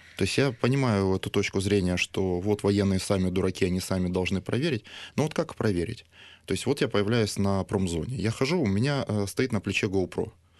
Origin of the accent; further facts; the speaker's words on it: Odesa, Odesa Oblast, Ukraine; Хочу презентовать ее в Одессе, потому что сам одессит.